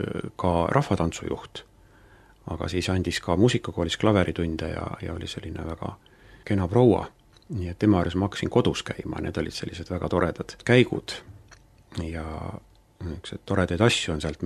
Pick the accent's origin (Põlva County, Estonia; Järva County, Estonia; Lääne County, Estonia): Lääne County, Estonia; Haapsalu; Siin ma olen sündinud ja olen elanud ja õpinguperiood välja arvata Tallinnas, siis olin ka siin.